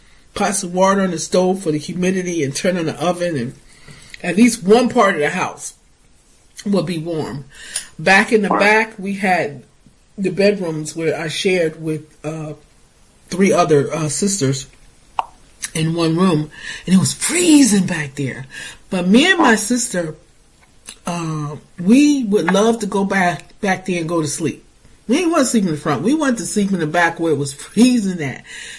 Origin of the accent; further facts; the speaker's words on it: Newark, New Jersey, United States; I remember growing up in Jersey, in Newark, and sometimes in the apartment complex we lived in has the old fashioned oil thing